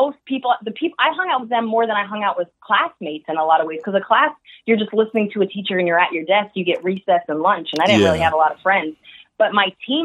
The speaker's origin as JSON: {"language": "English", "region": "New Jersey", "country": "United States", "tie": "born or raised there", "said": "I grew up in Jersey, so it's honestly, it's white people and Indian people."}